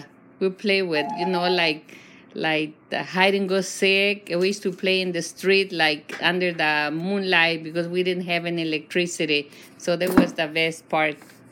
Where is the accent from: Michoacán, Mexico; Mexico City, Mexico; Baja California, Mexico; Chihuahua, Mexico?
Baja California, Mexico; Mexicali; I grew up in Mexico, Mexicali, Mexico